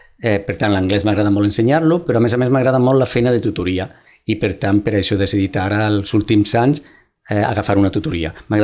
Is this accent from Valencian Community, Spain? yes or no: no; Andalusia, Spain; born or raised there; also born or lived in Córdoba / Madrid